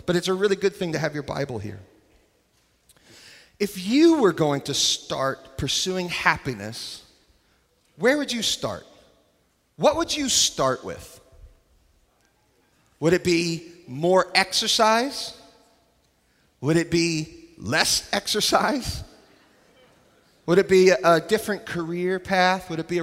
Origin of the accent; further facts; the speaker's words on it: New York, United States; Somebody just yelled out my home state, New York.